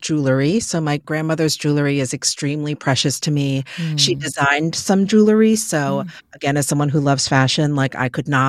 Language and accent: English; New York, United States; born and raised in New York and able to enjoy what the city has to offer every single day.